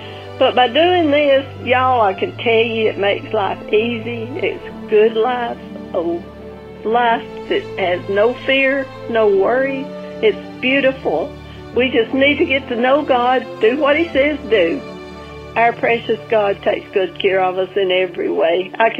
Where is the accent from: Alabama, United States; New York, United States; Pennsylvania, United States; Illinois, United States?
Alabama, United States; Powell; from Powell, Alabama.